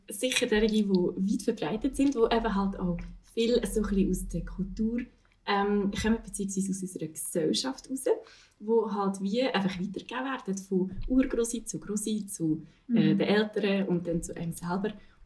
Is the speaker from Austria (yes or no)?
no; Switzerland; Bei uns in der Schweiz, sage ich jetzt, spielt Geld sicher immer eine wichtige Rolle